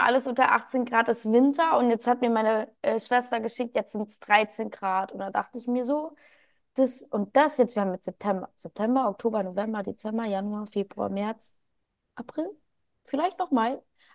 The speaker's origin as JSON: {"language": "German", "town": "Frankfurt", "region": "Hesse", "country": "Germany", "tie": "born or raised there", "said": "Und ich komme ja aus Frankfurt. Jetzt ist Frankfurt natürlich nicht die sicherste Stadt, aber ich sage jetzt mal, Sossenheim ist ja so ein bisschen außerhalb, also es ist jetzt nicht direkt Innenstadt. Und ich bin da aufgewachsen."}